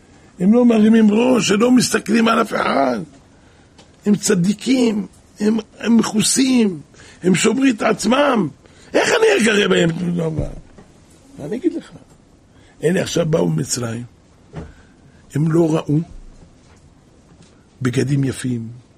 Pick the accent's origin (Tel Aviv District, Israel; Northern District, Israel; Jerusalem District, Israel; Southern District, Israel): Jerusalem District, Israel; Jerusalem; אנחנו חיים פה, אנחנו גדלנו פה משאנחנו ילדים באזור הזה. היה פה הכל שוק.